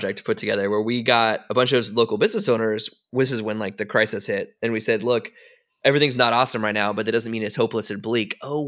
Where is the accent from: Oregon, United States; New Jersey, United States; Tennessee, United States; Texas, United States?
Tennessee, United States; I mean, I grew up in Tennessee, from Tennessee.